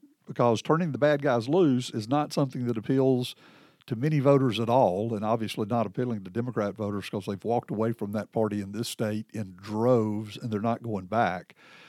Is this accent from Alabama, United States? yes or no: yes; Trussville, Alabama, United States; And I'm from Trustful, y'all. So anybody that has an Alabama map or knows your way around the state understands what I just said.